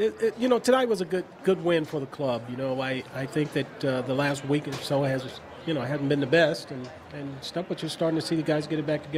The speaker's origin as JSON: {"language": "English", "region": "California", "country": "United States", "tie": "born or raised there", "said": "I did. I grew up in Southern California."}